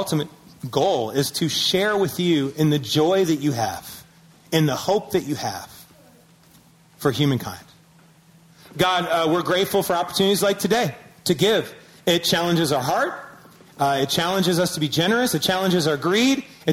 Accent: Syracuse, New York, United States; I'm from a lot of places, but one of the things I mentioned, I grew up in Syracuse, New York.

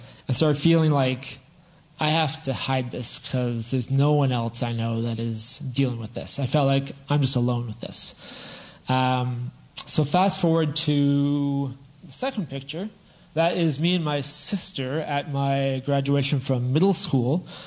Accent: Manotick, Ontario, Canada; So I was born in Canada in 1982 in a very small town. It wasn't even called a town. It was so small that it was called a village. It was the village of Manotick. Not too far from the city of Ottawa.

